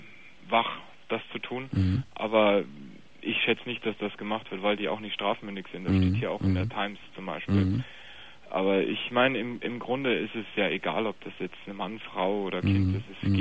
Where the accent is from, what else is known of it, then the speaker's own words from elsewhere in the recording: Munich, Bavaria, Germany; Ich bin Münchner, aber habe auch ein bisschen Sprachwissenschaften studiert und deswegen hört man vielleicht auch den bayerischen Akzent nicht.